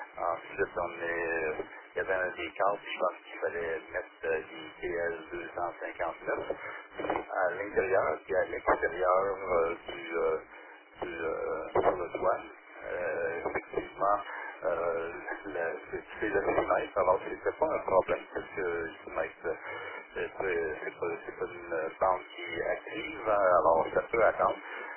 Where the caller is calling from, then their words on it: Saint-Lazare, Quebec, Canada; Et ici, on vient de Saint-Lazare.